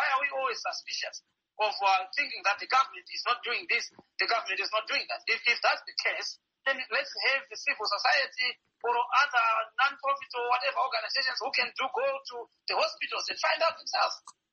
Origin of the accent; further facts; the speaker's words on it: Masvingo, Zimbabwe; In my community in Masvingo, I come from Charumbira area, close to Zimbabwe.